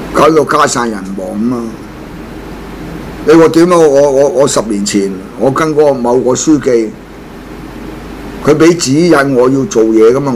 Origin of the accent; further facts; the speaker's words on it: China; 身為中國人都不想你衰啊，大佬！